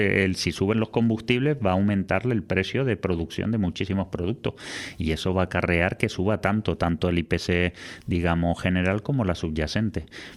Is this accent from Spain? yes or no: yes; Puerto de la Cruz, Canary Islands, Spain; Yo soy el Puerto de la Cruz, me crié aquí, he nacido aquí, trabajo gran parte de mi tiempo aquí